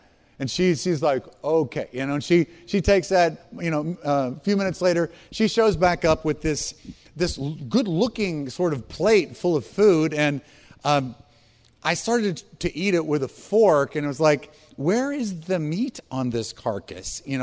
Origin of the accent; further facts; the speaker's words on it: United States; And even though I'm an American and I speak English, I was really out of my element and out of my core identity.